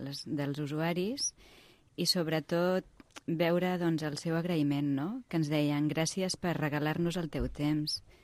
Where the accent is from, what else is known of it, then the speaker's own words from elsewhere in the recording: Rubí, Catalonia, Spain; jo sóc de Rubí.